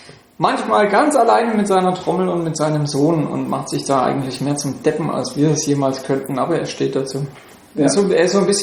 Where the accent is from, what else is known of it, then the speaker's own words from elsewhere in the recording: Rhineland-Palatinate, Germany; meine Heimat, also Rheinhessen kennt man eher als Buxtehude hier unten. Einfach weil es da sehr, sehr guten Wein gibt.